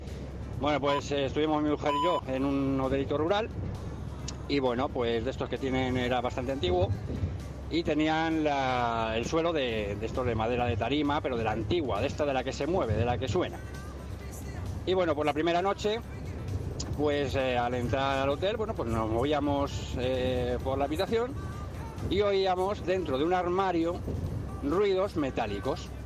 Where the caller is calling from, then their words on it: Madrid, Community of Madrid, Spain; de Madrid.